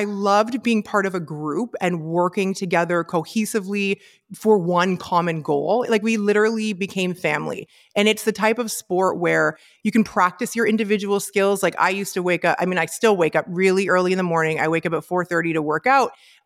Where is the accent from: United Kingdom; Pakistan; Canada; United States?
Canada; Abbotsford, British Columbia; so I'm from Abbotsford originally. That's where I grew up.